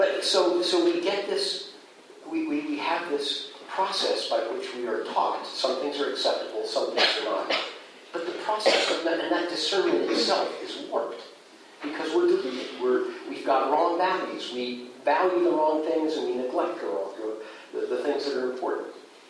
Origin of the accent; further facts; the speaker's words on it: Pacific Northwest, United States; because I grew up in the Northwest